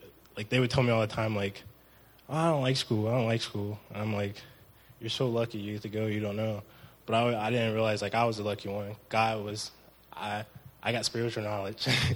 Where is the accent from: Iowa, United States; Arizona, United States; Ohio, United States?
Ohio, United States; Cleveland; now in Columbus, United States; I grew up in Cleveland, Ohio. I've been in Columbus for majority of my life now.